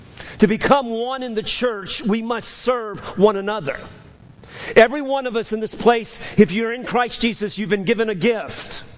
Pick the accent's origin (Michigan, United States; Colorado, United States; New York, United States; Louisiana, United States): Louisiana, United States; New Orleans; It's a port city. It's much like my hometown, New Orleans. Port city, people from all over the world.